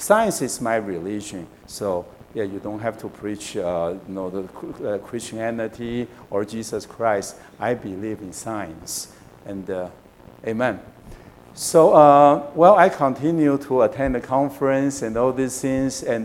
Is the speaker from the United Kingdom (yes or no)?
no; Taiwan; I grew up in Taiwan, and my parents both are very genuine Christian.